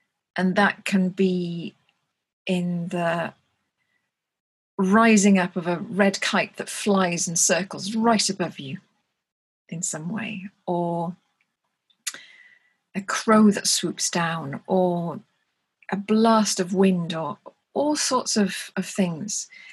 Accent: Wales, United Kingdom; The way I'm a Welsh speaker, and we believe that the Welsh language was given to us by the land.

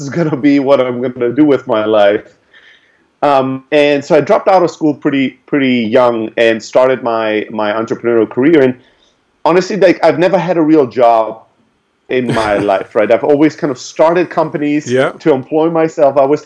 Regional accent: Germany; also born or lived in Greece; I'm originally from Greece. I grew up in Germany. Those are two very different cultures. Both places are in Europe. They could not be more different. And so I grew up in a factory worker family, single mom with three boys.

